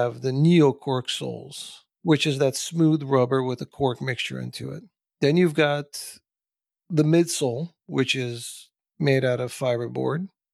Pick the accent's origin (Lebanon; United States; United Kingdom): Lebanon; Bourj Hammoud, Mount Lebanon; That's where I was born and raised. I was born in Lebanon. My dad had a shop. He used to make shoes. I used to, you know, go watch him. And I remember that in Beirut, Burj Hamoud is the name of the town.